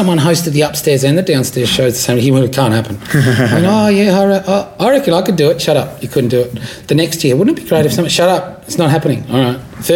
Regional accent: Brisbane, Queensland, Australia; So, yeah, I'm from Brisbane.

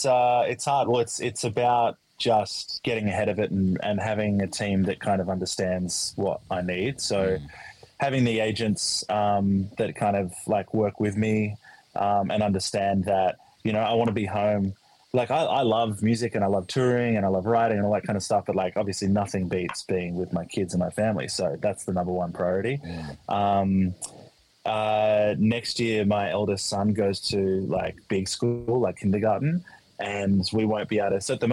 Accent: Australia; I'm an Australian artist and I wasn't touring and I couldn't tour because I wasn't getting booked anywhere else in the world.

